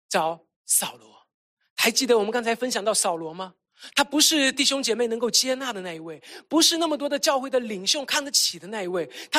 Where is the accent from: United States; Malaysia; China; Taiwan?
China; 我们都是大陆来的